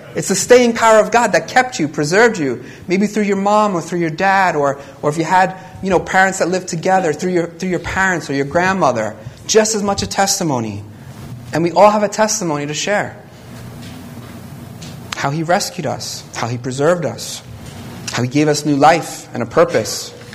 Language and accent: English; New York, United States; if we were in my hometown of New York, I come across people, right?